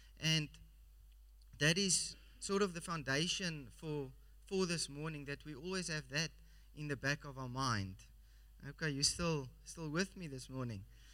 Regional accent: Somerset West, Western Cape, South Africa; I grew up here in Somerset West, so from going to primary school here at the WIP and then going to Paul Roos for a short while and then also to Paul Verlei

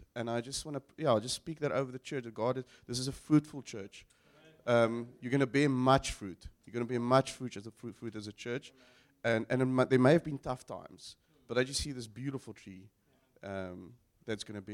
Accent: Durban, KwaZulu-Natal, South Africa; Sorry, I'm from Durban, Lord.

